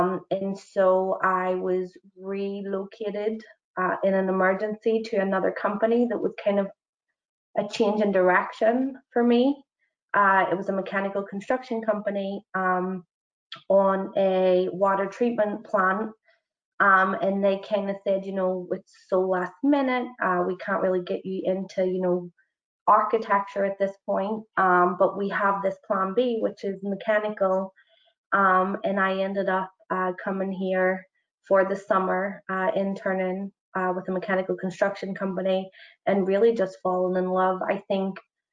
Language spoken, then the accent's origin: English; Northern Ireland, United Kingdom; moved away as an adult; now in New York, United States; I am from Northern Ireland, which is very far from New York, too far over the last few years with COVID and no flight. I lived in Belfast. I attended Queen's University, Belfast.